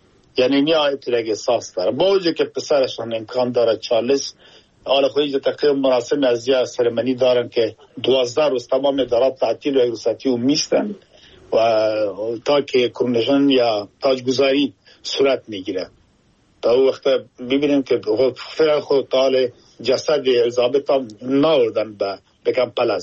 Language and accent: Persian; Afghanistan; now in United Kingdom; ما افغان هستم در انگلستان زندگی می کنم، این که خودم افغان هستم مسلمان هستم